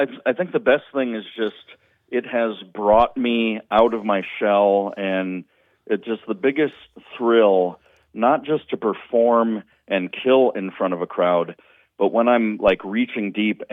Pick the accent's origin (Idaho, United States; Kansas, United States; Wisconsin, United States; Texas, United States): Wisconsin, United States; Marinette; I haven't been fortunate enough yet to do my hometown of Marinette.